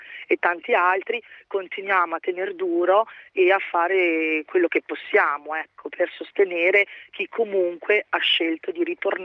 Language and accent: Italian; Modena, Emilia-Romagna, Italy; io sono originaria di Modena, quindi comunque ecco, in Emilia da sempre